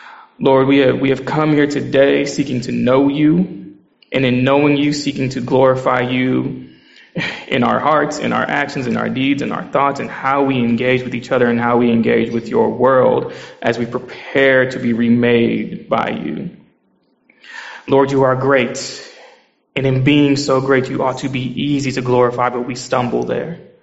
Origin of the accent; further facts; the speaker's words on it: Detroit, Michigan, United States; I'm from Detroit, Michigan, at a church called Cornerstone Church Detroit